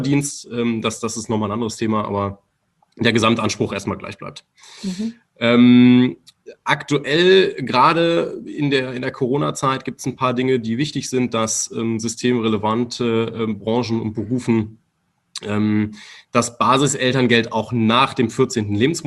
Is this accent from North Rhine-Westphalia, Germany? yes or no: yes; Remscheid, North Rhine-Westphalia, Germany; also wir kommen selber aus Remscheid